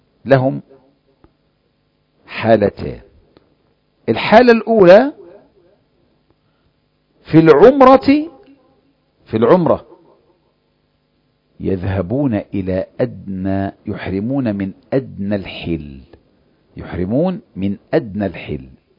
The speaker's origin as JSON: {"language": "Arabic", "country": "Egypt", "said": "أنا من أهل مصر بأحرم من رابغ، ميقاتنا أهل مصر رابغ"}